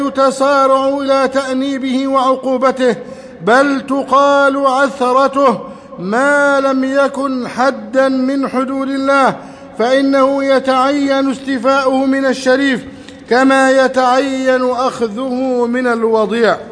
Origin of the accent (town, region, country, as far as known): Egypt